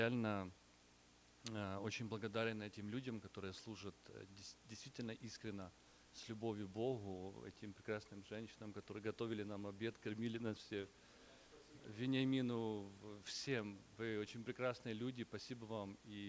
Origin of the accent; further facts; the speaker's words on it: Ukraine; now in Los Angeles, United States; я из Лос-Анджелеса, оригинально с Украины.